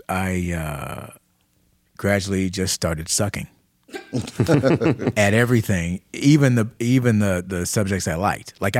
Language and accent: English; Detroit, Michigan, United States; I'm from the D.